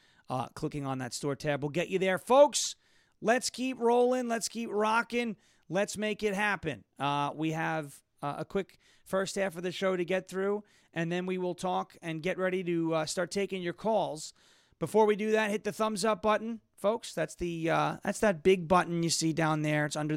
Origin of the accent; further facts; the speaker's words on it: Long Island, New York, United States; when I grew up in New York, Long Island, our family was Jets season ticket holders.